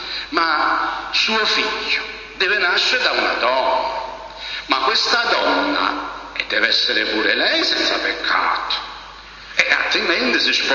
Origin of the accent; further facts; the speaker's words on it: Campania, Italy; io non sono napoletano, sono della provincia